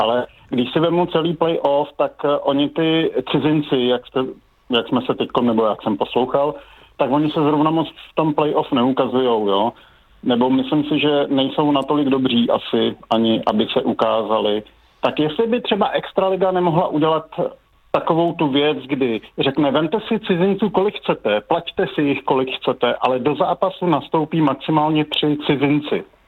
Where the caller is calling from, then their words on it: Jindřichův Hradec, South Bohemian Region, Czechia; z Jindřichova Hradce.